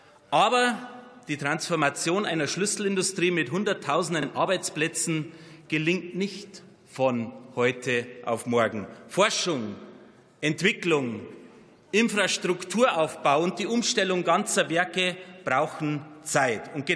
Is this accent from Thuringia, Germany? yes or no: no; Bayerbach, Bavaria, Germany; Verein historischer Fahrzeuge Bayerbach in meinem Heimatort